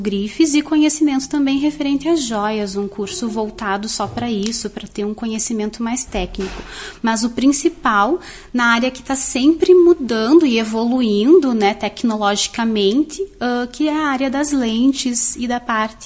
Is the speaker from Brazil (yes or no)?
yes; Lagoa Vermelha, Rio Grande do Sul, Brazil; also born or lived in Porto Alegre; Eu sou natural de Porto Alegre. Aí eu nasci lá, morei lá até meus 8 anos e vim para Lagoa com os meus pais.